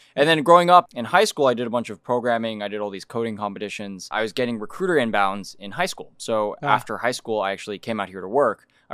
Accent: Los Alamos, New Mexico, United States; I grew up in Los Alamos, New Mexico.

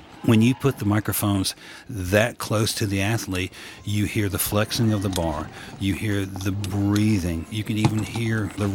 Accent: Atlanta, Georgia, United States; born there; I was born in Atlanta, Georgia, 1954, and essentially I think that I've been a sound person my entire life.

